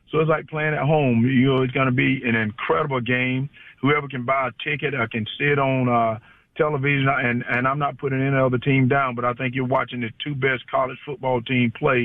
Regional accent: United States; I'm an American. I'm an American. I live in America, and I got an American son. I got an American wife, and I'm an American.

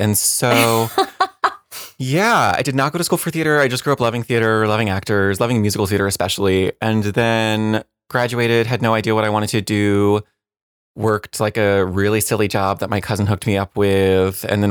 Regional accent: New Jersey, United States; No, my parents did. I grew up in New Jersey.

